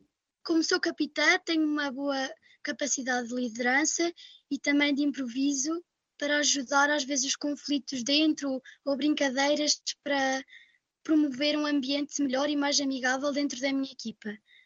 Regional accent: Boticas, Vila Real, Portugal; representei Boticas, de onde sou natural

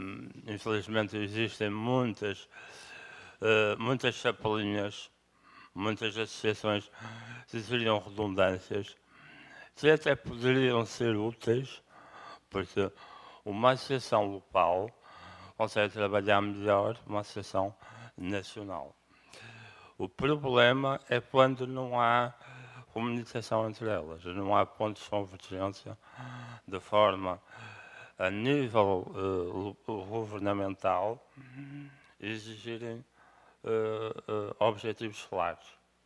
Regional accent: Porto, Norte, Portugal; venho do Porto. E sou um dos sócios e associados da Associação Portuguesa Doentes Neuromusculares. Tenho 42 anos

